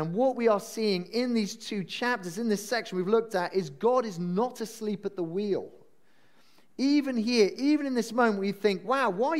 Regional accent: Wales, United Kingdom; I'm Welsh.

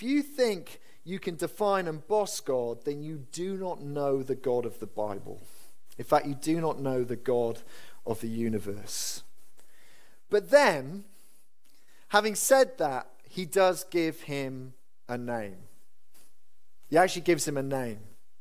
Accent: Wales, United Kingdom; I'm constrained to being a Welsh male who's constantly disappointed by the Welsh rugby team.

